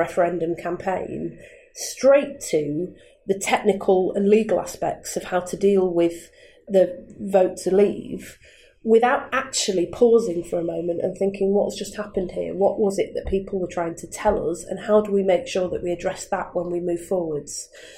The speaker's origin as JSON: {"language": "English", "town": "Manchester", "region": "North West England", "country": "United Kingdom", "tie": "born there", "said": "I was born in Manchester in 1979, the year Thatcher came to power."}